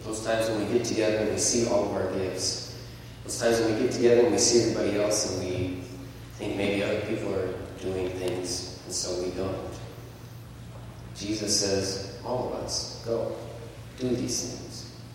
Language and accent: English; United States; I have a tendency to be very pragmatic, perhaps because I am American.